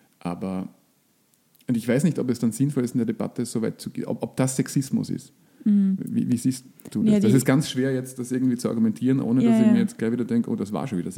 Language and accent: German; Graz, Styria, Austria; das ist ja liberal und ich komme aus Graz und das ist das nicht so oft.